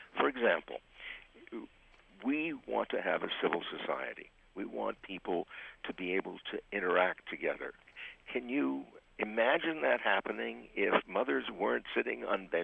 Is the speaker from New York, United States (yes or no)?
yes; New York City, New York, United States; I am biased because I'm a New Yorker, the most successful park ever done by Frederica Olmsted and Calvert Vaux is Central Park, where I grew up.